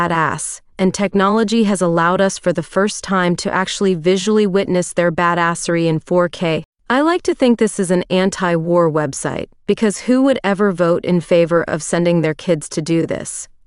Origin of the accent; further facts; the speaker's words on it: United States; At the end of the day, I'm American, but also a black man in America, so I'm obviously patriotic as fuck